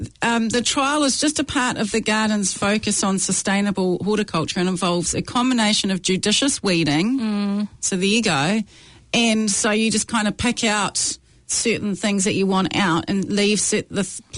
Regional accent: Waikato, New Zealand; I grew up in the Waikato rurally, and we have lots of paddocks

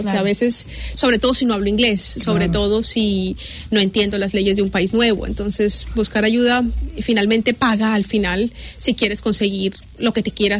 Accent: Colombia; Soy mamá, soy colombiana, y bueno, me encanta la música también, la danza, el baile, como buena colombiana.

